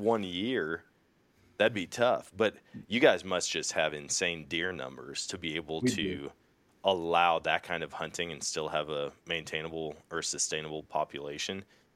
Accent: Wisconsin, United States; now in Missouri, United States; When I grew up in Wisconsin hunting, 9-day rifle season, deer habits change significantly.

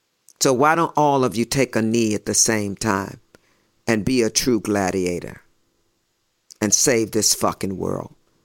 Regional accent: St. Louis, Missouri, United States; I have met her already, and we're both from St. Louis.

